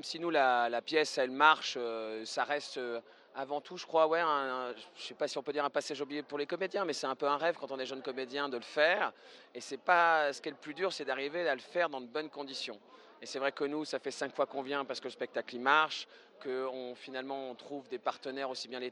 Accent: Paris, Île-de-France, France; Nous, on vient de Paris, ça ne nous dérange pas

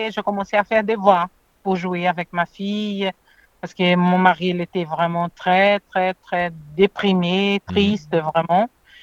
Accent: Brazil; French is a second language; now in France; Oui, oui, je suis brésilienne. J'habite en France, ça fait déjà 23 ans.

